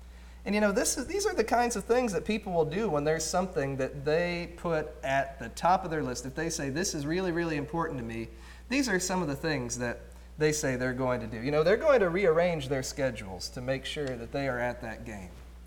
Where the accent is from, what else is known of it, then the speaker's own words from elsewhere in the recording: Columbus, Ohio, United States; born there; I was born in Columbus, and I married the daughter of two Michigan grads.